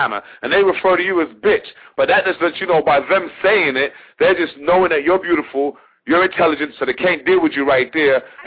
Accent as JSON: {"language": "English", "region": "England", "country": "United Kingdom", "tie": "born or raised there", "also_born_or_lived": "Detroit", "moved": "yes", "lives_now": "United States", "said": "I remember one time, you know, I was raised in England. I came to America, you know. I lived in Detroit."}